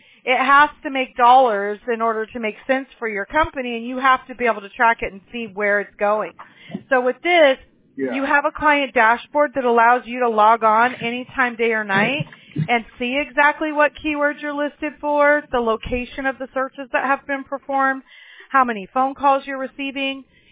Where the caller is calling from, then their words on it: California, United States; California.